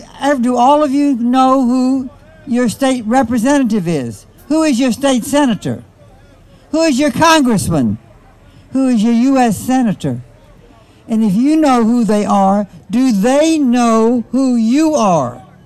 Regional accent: Louisiana, United States; That was the law that was prevalent when I was growing up in Louisiana.

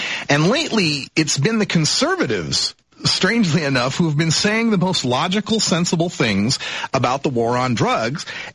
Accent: Nampa, Idaho, United States; I'm originally from Nampa, Idaho, a very conservative place.

